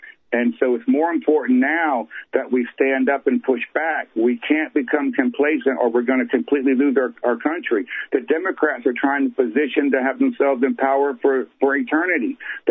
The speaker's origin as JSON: {"language": "English", "region": "South Carolina", "country": "United States", "tie": "born or raised there", "said": "You know, we look at my home state. Tom Rice. He's in Myrtle Beach area, the congressman there."}